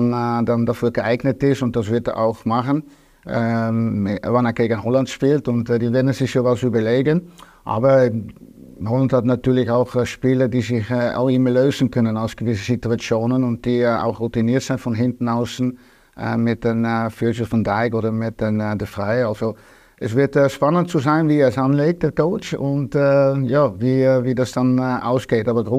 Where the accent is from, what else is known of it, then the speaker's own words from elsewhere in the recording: Austria; bei uns in Österreich